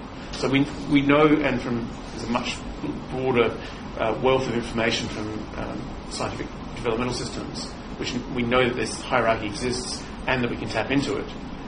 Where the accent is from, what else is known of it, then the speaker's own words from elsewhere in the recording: Australia; And I'm originally from Australia, and there's been a host of European incursions into essentially a virgin continent